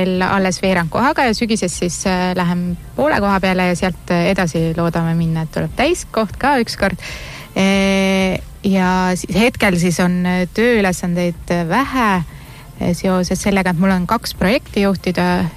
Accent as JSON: {"language": "Estonian", "region": "Southern Estonia", "country": "Estonia", "lives_now": "Rapla County, Estonia", "said": "No ma olen siin Raplamaal ikkagi mõnda aega olnud, aga jah, tõesti ei ole siit pärit, olen pigem Lõuna-Eestist tulnud ja viimasel ajal siis Tallinnas tegutsenud"}